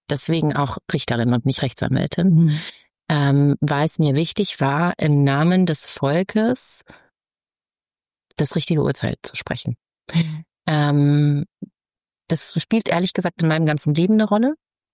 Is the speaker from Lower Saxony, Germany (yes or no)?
no; Munich, Bavaria, Germany; Und die sind bei mir schlichtweg als Münchner Kindl hier in München.